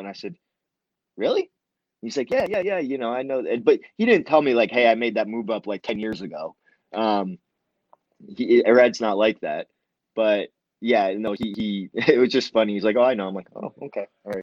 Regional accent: Canada; I'm Canadian wrestling illegally in the US.

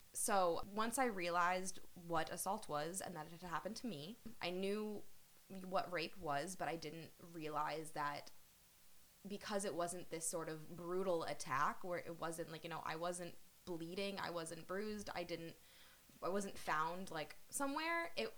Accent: Amherst, Massachusetts, United States; but I'm also a local to the area. So growing up in Amherst, I went to Amherst High School.

